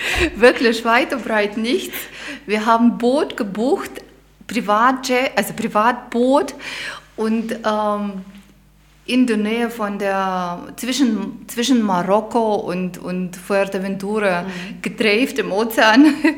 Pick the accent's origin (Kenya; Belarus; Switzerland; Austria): Belarus; German is a second language; moved away as an adult; also born or lived in Kazakhstan / Moscow, Russia; now in Germany; Ich komme aus Weißrussland, bin in Kasachstan geboren, in Moskau studiert. Ich habe in verschiedenen Ländern schon gelebt, bin multikulturell unterwegs